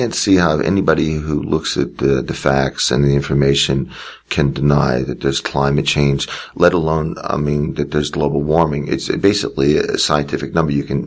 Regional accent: New Jersey, United States; moved away; also born or lived in Japan; You know, I grew up in New Jersey. And I was involved in the New Jersey Conservative Party with Tom Blomquist.

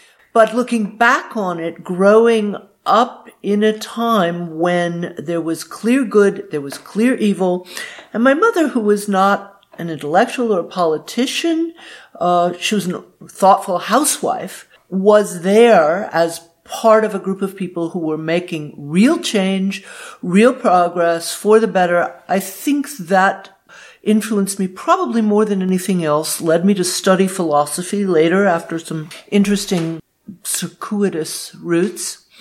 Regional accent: Atlanta, Georgia, United States; born there; I was born in the South, in Atlanta, Georgia, and my mother was involved in the civil rights movement.

